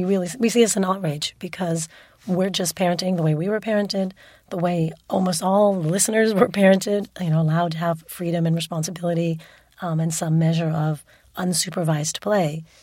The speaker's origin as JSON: {"language": "English", "town": "Queens", "region": "New York", "country": "United States", "tie": "born or raised there", "said": "I grew up in Flushing, Queens. It was certainly not, you know, some rural country road"}